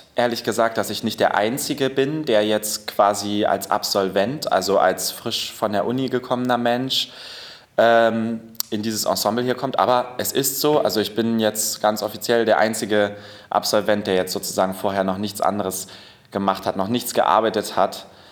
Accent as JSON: {"language": "German", "town": "Cottbus", "region": "Brandenburg", "country": "Germany", "also_born_or_lived": "Vienna, Austria", "said": "Aus Cottbus komme ich ursprünglich."}